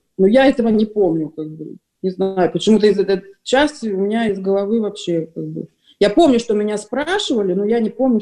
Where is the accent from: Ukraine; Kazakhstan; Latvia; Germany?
Ukraine; Kyiv; now in Saint Petersburg, Russia; мы жили в Киеве тогда, я в Киеве росла, и переехали в Санкт-Петербург